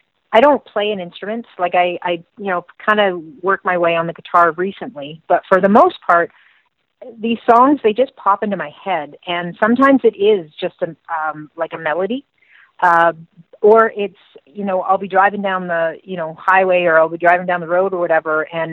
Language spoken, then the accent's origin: English; Nova Scotia, Canada; born there